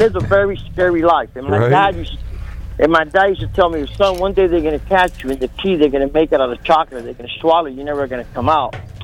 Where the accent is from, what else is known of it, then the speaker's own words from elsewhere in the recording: Cuba; now in United States; My mom was an orphan at 4 years old. She never had a mother and a father. And we came from Cuba in 1971.